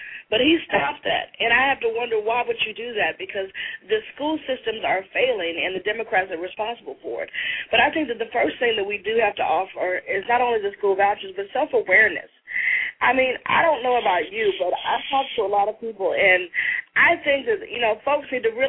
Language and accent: English; Birmingham, Alabama, United States; born there; moved away as an adult; I was born in Birmingham, Alabama, in the heart of, you know, where the civil rights struggle happened. And I was 22 when I came to D.C.